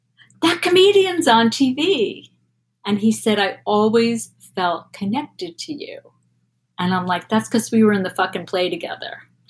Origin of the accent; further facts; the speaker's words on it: New York, United States; New York, because I grew up on Long Island.